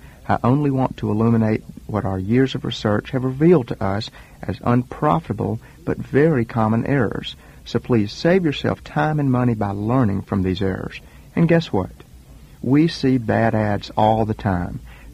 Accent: the South, United States; accent: southern; don't let my southern accent lead you to the false conclusion that our experience is limited to this region or climate

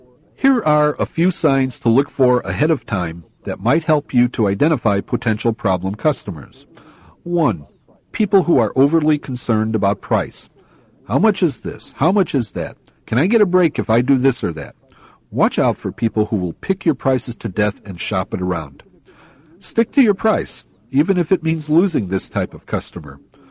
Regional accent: Chicago, Illinois, United States; Back in the early 1970s, I helped put myself through college by driving a taxi cab in my hometown of Chicago.

